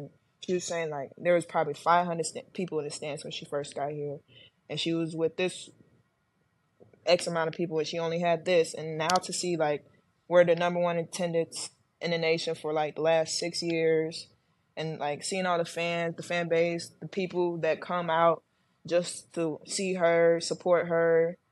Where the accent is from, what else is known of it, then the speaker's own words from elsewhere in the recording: Indiana, United States; we lost to Indiana. I'm like, how ironic that I lose to my home state team.